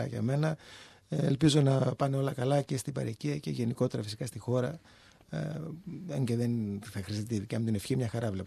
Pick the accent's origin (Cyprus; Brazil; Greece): Greece; Naousa, Central Macedonia; Είμαι Μακεδόνας από καταγωγή, από πολλές γενιές.